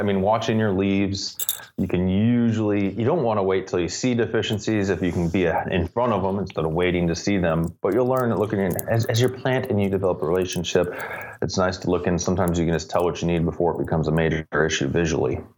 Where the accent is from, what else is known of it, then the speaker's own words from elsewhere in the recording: Canada; because I'm Canadian, damn it.